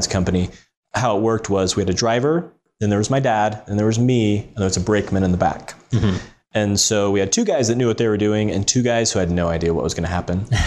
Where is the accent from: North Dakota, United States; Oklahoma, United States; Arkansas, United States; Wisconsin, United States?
Oklahoma, United States; I had played soccer my whole life growing up in Oklahoma, so soccer and baseball.